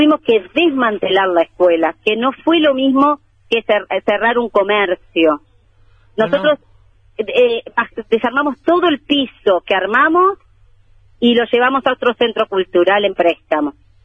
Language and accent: Spanish; Uruguay; yo como artista uruguaya